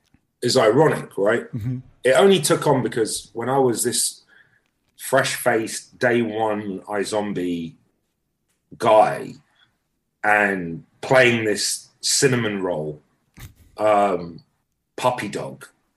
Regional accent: London, United Kingdom; growing up in London

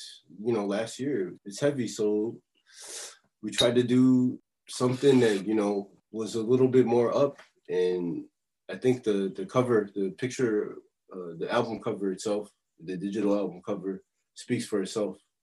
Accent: Chicago, Illinois, United States; You know, like I'm from Chicago, and what I remember. It's very busy and there's a lot of people

